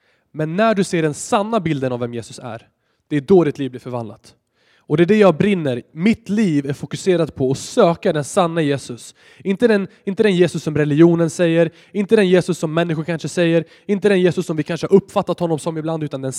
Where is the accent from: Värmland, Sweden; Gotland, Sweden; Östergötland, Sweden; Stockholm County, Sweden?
Stockholm County, Sweden; Stockholm; 22 år gammal. Jag leder outreach, jag är från Stockholm